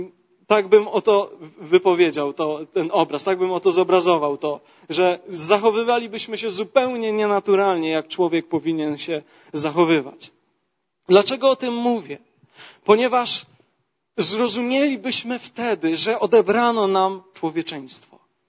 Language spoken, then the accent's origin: Polish; Jastrzębie-Zdrój, Silesian Voivodeship, Poland; Ponieważ ja urodziłem się w Jastrzębiu, mieszkałem w Jastrzębiu